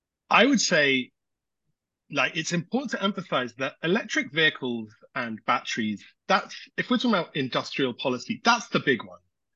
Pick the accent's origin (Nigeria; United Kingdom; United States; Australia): United Kingdom; accent: British; Pardon my British accent. I think you say niche in North America.